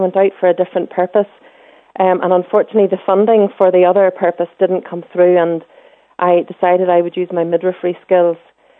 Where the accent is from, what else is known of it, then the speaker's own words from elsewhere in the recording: Northern Ireland, United Kingdom; as us Northern Irish woman, myself included